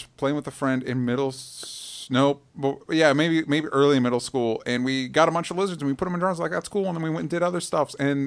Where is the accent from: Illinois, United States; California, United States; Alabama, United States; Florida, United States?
Florida, United States; No, that's not weird to me because I grew up in Florida.